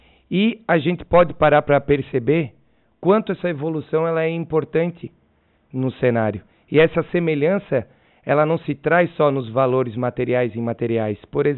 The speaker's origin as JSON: {"language": "Portuguese", "town": "Criciúma", "region": "Santa Catarina", "country": "Brazil", "tie": "born or raised there", "said": "sou nascido em Criciúma, estudei minha vida inteira em Criciúma"}